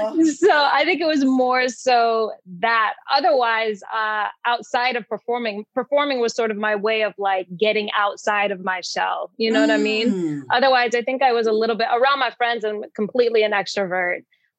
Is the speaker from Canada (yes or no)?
no; St. Croix, U.S. Virgin Islands; So I started dancing at a really young age. I'm originally from St. Croix in the Virgin Islands.